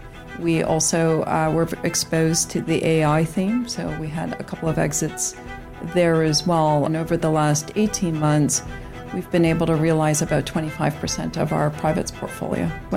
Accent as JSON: {"language": "English", "region": "Ontario", "country": "Canada", "tie": "born or raised there", "said": "I grew up in Ontario and went to university there."}